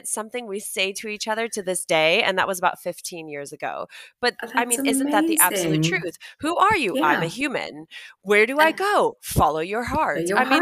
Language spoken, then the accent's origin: English; United States; And for everyone listening, I'm obviously American.